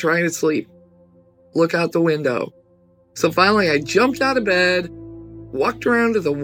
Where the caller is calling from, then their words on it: St. Louis, Missouri, United States; I'm calling from St. Louis, Missouri, and I have a couple stories for you.